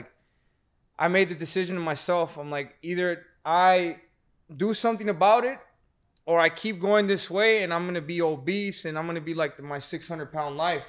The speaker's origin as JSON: {"language": "English", "town": "Phoenix", "region": "Arizona", "country": "United States", "tie": "born or raised there", "said": "So we're from Phoenix, Arizona, right? We grew up there."}